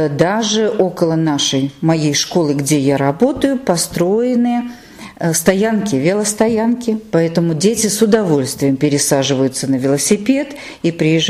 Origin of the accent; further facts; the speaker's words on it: Moscow, Russia; я всегда мечтала, чтобы и в моем родном городе тоже возник этот процесс